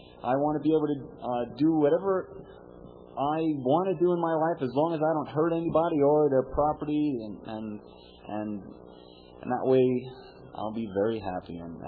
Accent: New York, United States; I'm from New York.

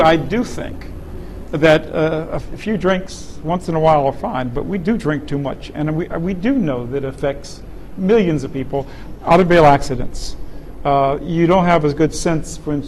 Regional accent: United States; As an American, I oppose these things so much.

